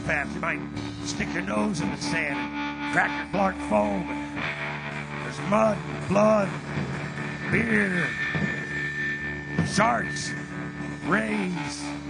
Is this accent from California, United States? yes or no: yes; Downey, California, United States; I'm from Southern California, Downey, the home of surf music.